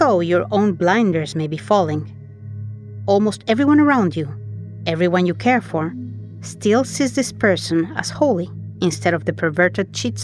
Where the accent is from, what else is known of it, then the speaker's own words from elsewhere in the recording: Mexico; I was raised in Mexico, in a high-control Catholic group